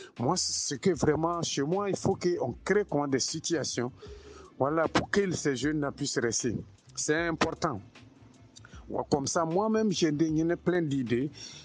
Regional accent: Côte d’Ivoire; Déjà en Côte d'Ivoire, tu sais, chez nous, en Côte d'Ivoire, parce que c'est là où moi j'ai grandi

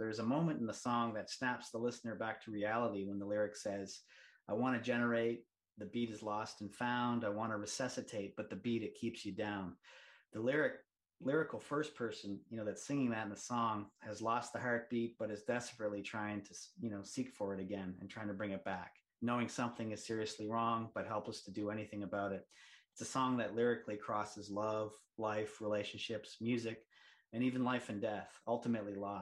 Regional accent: Nova Scotia, Canada; We grew up together in Nova Scotia and played music together as kids.

